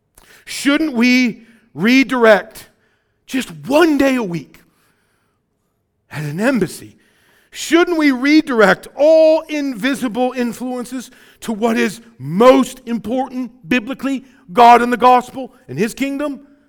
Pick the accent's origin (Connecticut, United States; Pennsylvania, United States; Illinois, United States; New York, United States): Illinois, United States; Rockford; you know, I'm from Rockford. I was educated. Guilford High School grad, dude.